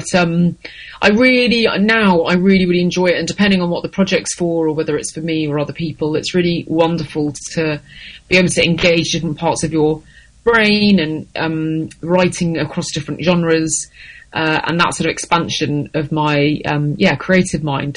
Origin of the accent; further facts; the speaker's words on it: Chapel, East of England, United Kingdom; I proudly grew up in a little village called Chapel, just outside of Essex.